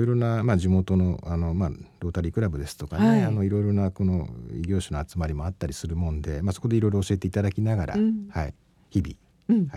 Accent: Saitama, Japan; now in Shizuoka, Japan; まあ、まだ親は住んでおりますのでね、うん、年に2回3回は顔出すようにしてます。

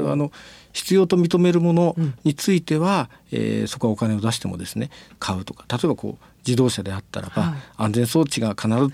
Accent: Ueda, Nagano, Japan; now in Shizuoka, Japan; あのですね私は長野県の、はい上田というところの出身なんですけれども

